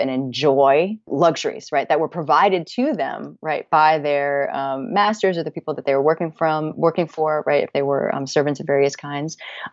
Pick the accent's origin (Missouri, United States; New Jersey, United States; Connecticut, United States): Connecticut, United States; born or raised there